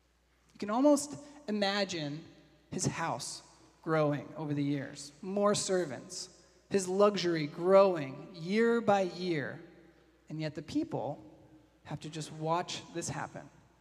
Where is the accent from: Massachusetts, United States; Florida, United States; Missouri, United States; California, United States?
Massachusetts, United States; Boston; Now me, I'm coming from Boston